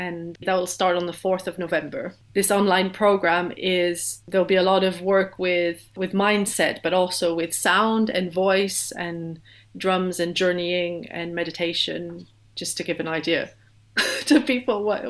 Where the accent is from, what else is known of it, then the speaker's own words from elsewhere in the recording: France; English is a second language; because I'm French, I grew up in France